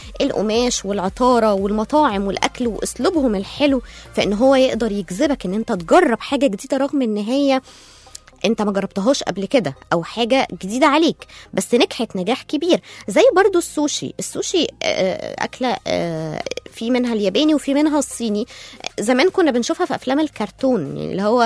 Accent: Egypt; برضو احنا عندنا في مصر تقريبا كل محافظة ليها ثقافة وعادات مختلفة عن اي محافظة تانية

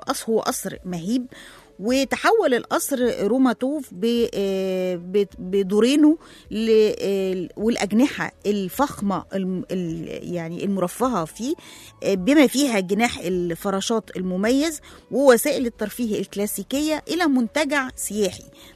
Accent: Egypt; وفكرني بالأسوار اللي موجودة حوالين قلعة صلاح الدين عندنا في مصر

